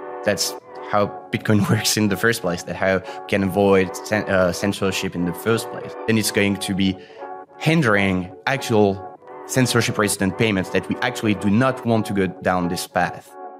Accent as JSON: {"language": "English", "country": "France", "tie": "born or raised there", "second_language": "English", "said": "So I started by founding a development company and a retail shop in my hometown in France."}